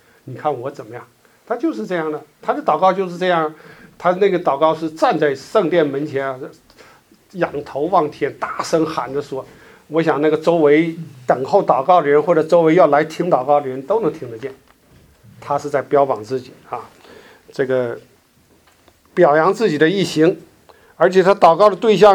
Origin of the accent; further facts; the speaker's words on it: China; 就用我们中国人以前说，就是中国人说法就叫汉奸